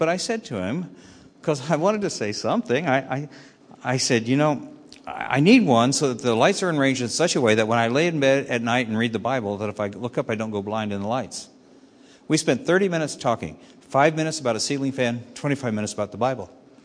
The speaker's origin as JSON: {"language": "English", "region": "Illinois", "country": "United States", "said": "And I'm from Illinois, and they knew all about Obama and what state he was a senator from."}